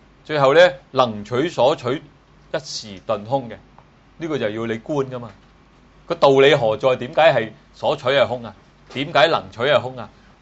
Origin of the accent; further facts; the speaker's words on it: China; 呢個唔係我哋中國人修止觀咧，好多時咧就有時咧混淆咗嘅，唔係咁清楚。